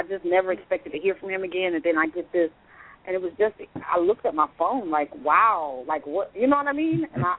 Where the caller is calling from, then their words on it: Detroit, Michigan, United States; Hello. Good evening. I'm calling from Detroit.